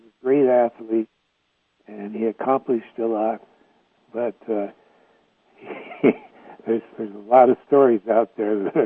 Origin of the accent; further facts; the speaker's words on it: Iowa, United States; Strange thing. I was from Iowa, and the Minnesota came down and played Drake in the Corn Bowl Classic in Des Moines.